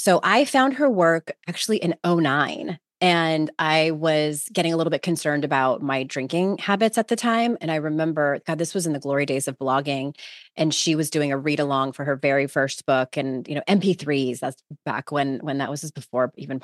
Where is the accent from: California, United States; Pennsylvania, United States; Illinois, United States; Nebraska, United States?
California, United States; I'm from California, where it's like a little bit more like, okay, you talk about your feelings.